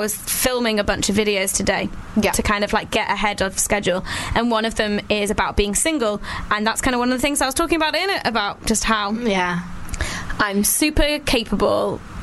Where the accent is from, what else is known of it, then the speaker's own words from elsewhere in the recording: Houston, Texas, United States; Cool. I'm from Houston.